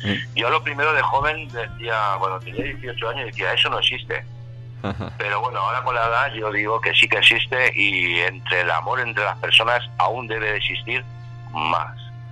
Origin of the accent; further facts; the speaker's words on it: Valencia, Valencian Community, Spain; born there; Y mi tierra porque yo tengo he nacido aquí en Valencia, en un barrio humilde